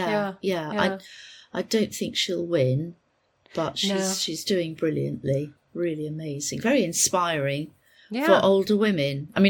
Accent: England, United Kingdom; I'm English, and I don't actually know some of those words that they're firing at me.

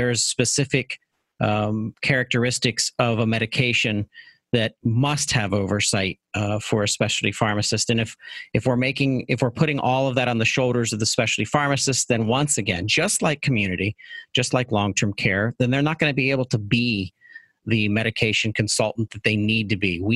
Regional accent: Pittsburgh, Pennsylvania, United States; and I'm from Pittsburgh, so Statlanders was a big part of the history of that.

